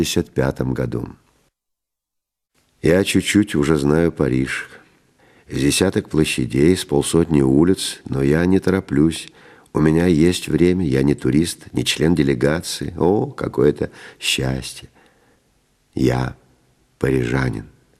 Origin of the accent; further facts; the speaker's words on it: Kyiv, Ukraine; я из Киева